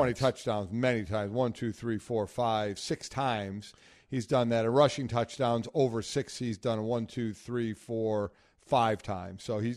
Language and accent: English; Cleveland, Ohio, United States; I'm very biased here because I was born and raised in Cleveland